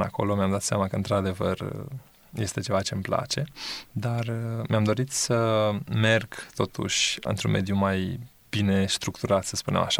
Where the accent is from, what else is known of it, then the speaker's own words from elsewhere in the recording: Brașov, Brașov County, Romania; m-am născut în Brașov, am copilărit acolo și la 21 de ani am îndrăznit să dau la facultate la Babeș-Bolyai. În 96 am venit aici.